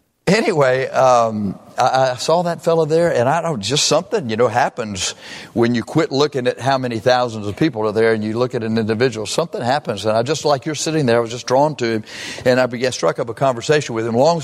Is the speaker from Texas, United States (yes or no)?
yes; Beeville, Texas, United States; I said, I'm from Beeville, a city there in Texas between San Antonio and Corpus Christi.